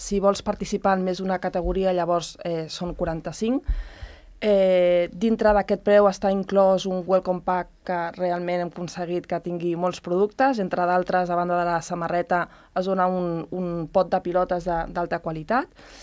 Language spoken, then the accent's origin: Catalan; Sant Cugat, Catalonia, Spain; Bueno, jo sóc de Sant Cugat, porto 9 anys vivint aquí.